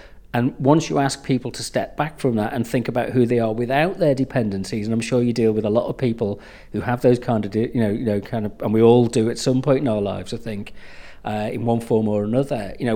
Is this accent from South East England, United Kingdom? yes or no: no; Liverpool, North West England, United Kingdom; You know, I come from Liverpool, you learn to go to the pub, everything's about boozing